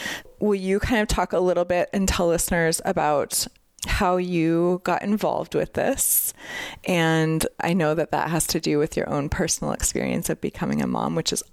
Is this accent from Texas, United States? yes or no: no; Montana, United States; Flathead Valley. Fun fact, I think listeners probably have heard this in previous episodes, but this is my hometown